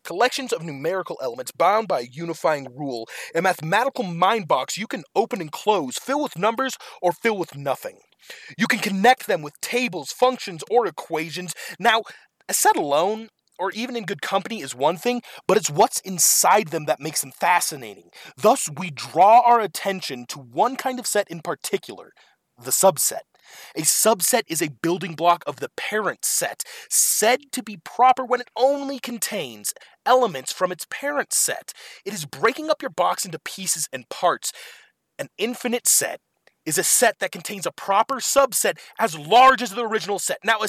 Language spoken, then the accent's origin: English; Aspen, Colorado, United States; I grew up in Aspen. I went to school in a little place called Cornell in Iowa. And after graduating, I came back to live with my parents